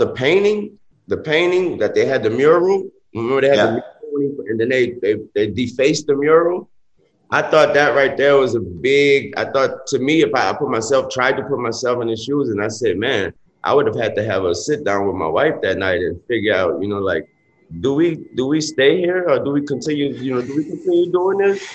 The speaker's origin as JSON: {"language": "English", "town": "New Orleans", "region": "Louisiana", "country": "United States", "tie": "born or raised there", "said": "I grew up in New Orleans."}